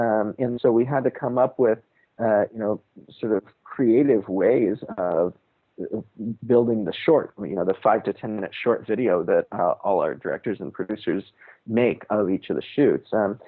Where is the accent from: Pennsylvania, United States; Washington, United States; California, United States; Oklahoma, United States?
California, United States; I'm an American guy, and I've got a college education, and I'm sitting here in California. I grew up in the Silicon Valley